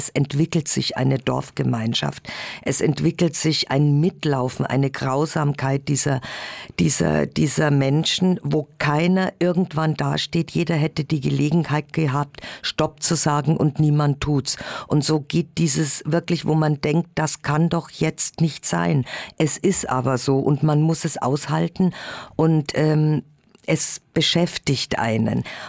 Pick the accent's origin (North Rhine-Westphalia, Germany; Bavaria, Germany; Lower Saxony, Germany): Bavaria, Germany; Munich; born there; now in Berlin, Germany; wenn ich mal aus München, aus meinem Geburtsort wegziehen sollte, dann ist es Berlin. Und so ist es passiert.